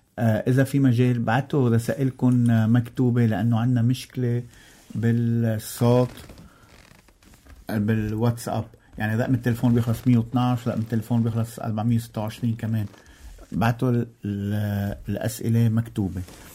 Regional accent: Lebanon; لما نحكي انتيبيوتيك دغري عندنا بلبنان

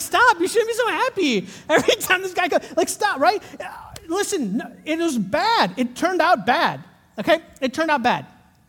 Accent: Chicago, Illinois, United States; I grew up in Chicago. We just survived, right?

